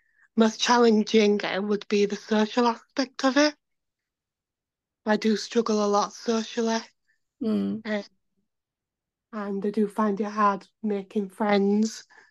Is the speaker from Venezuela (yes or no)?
no; Huddersfield, Yorkshire and the Humber, United Kingdom; I'm from Huddersfield, so